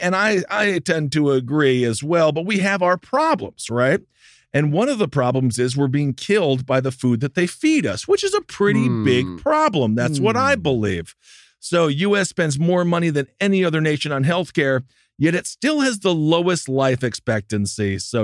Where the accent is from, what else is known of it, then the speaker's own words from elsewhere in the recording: Wisconsin, United States; I'm from Wisconsin. I love cheese.